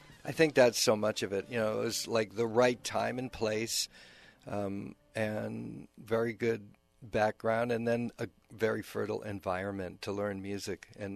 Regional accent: Boston, Massachusetts, United States; No, but I grew up in the Boston area, and my parents were very supportive of me learning music

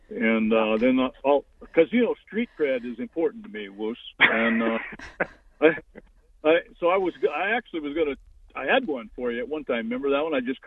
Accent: California, United States; And it's just hard to describe a kid like I was from California, where we had lots and lots of people on every place that you normally would go.

